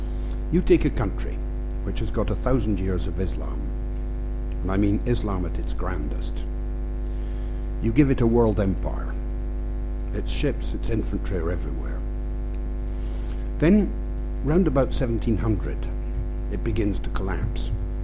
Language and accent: English; Scotland, United Kingdom; I'm a Scotsman, as you no doubt hear.